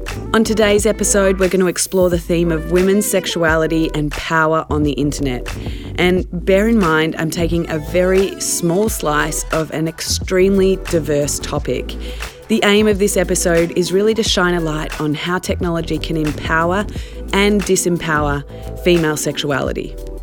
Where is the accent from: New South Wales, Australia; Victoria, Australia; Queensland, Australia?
Victoria, Australia; Melbourne; now in New York, United States; There's been some amazing innovations coming right out of Melbourne, my hometown, where the world's first sex toy design course was placed in university.